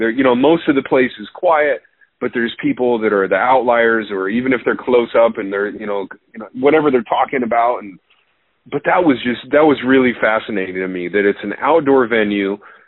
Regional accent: Reno, Nevada, United States; and it was in Reno, which is my hometown.

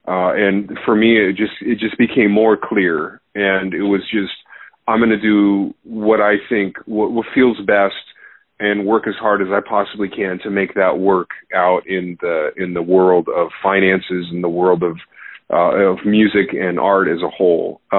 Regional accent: Reno, Nevada, United States; and it was in Reno, which is my hometown.

